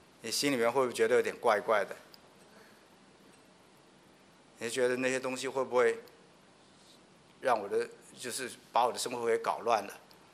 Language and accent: Chinese; Taiwan; 像我从台湾来的